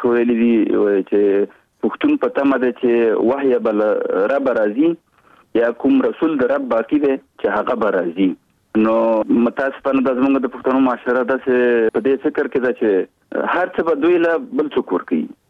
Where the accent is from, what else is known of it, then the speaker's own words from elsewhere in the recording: Kunar, Afghanistan; now in Kabul, Afghanistan; زه د افغانستان د یوې غرنۍ سیمې چې کونړ ولایت نومېږي، زه د کونړ ولایت یم. په 1991 کال کې هلته زېږېدلی یم.